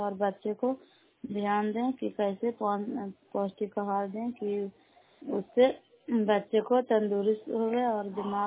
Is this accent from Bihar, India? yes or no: yes; Nalanda, Bihar, India; नालंदा जिला कराबा ब्लॉक के निवासी हूँ।